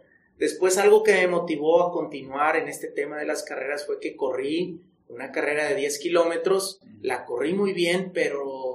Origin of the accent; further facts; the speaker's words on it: Monterrey, Nuevo León, Mexico; soy de aquí de Monterrey. Mi familia, toda es de Monterrey … soy el mayor de 4 hermanos.